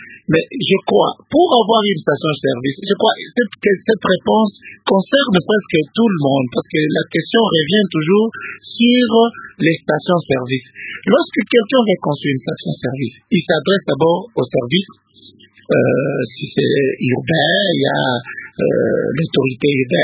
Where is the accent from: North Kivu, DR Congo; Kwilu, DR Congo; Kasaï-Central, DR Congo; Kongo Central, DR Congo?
Kasaï-Central, DR Congo; Kananga; je suis de Kananga, je visite Kananga de temps en temps.